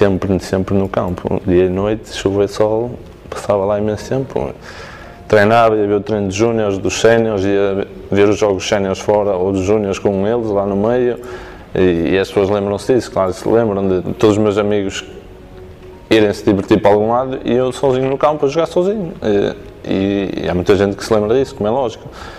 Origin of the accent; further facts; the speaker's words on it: Barcelos, Norte, Portugal; sou de Barcelos, que sou uma pessoa de Barcelos e acabo por ter orgulho nisso